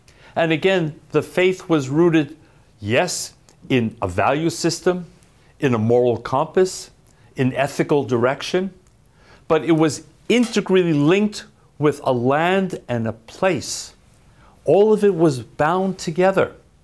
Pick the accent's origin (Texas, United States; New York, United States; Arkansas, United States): New York, United States; Manhattan; a mile or two from where we lived growing up in Manhattan.